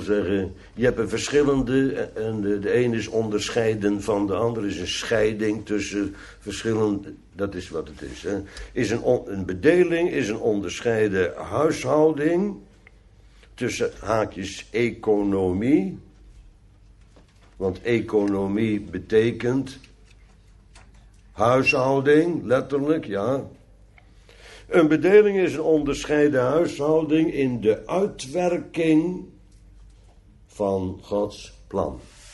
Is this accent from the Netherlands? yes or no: yes; Netherlands; Ik ben een Nederlander, dus ja, wij klagen allemaal wel eens.